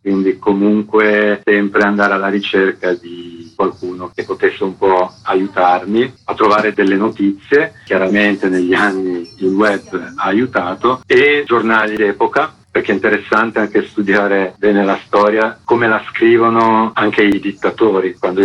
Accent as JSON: {"language": "Italian", "town": "Genoa", "region": "Liguria", "country": "Italy", "said": "Io genovese"}